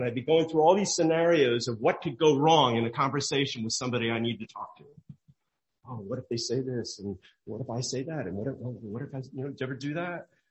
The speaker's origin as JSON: {"language": "English", "town": "Glen Ridge", "region": "New Jersey", "country": "United States", "tie": "born or raised there", "said": "the place that I grew up in Glen Ridge was a place where people needed the light."}